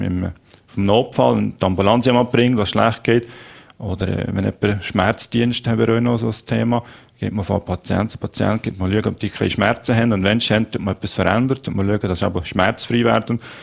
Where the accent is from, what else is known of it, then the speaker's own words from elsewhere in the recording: Valais, Switzerland; now in Thun, Switzerland; Ich sehe mich einfach als Walliser